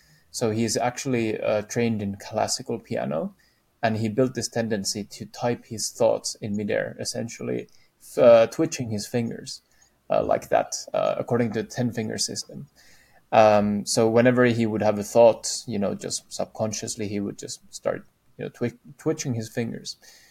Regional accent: Finland; I come from Finland, and we're very discreet, so we don't use a lot of hand gestures

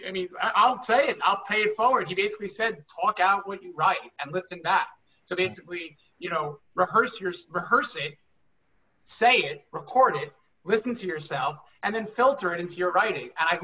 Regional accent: New York, United States; Dave, if you don't know, I'm a New Yorker

